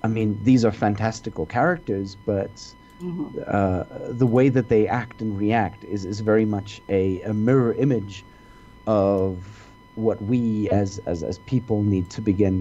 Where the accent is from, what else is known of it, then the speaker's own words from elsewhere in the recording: South Africa; because we are South African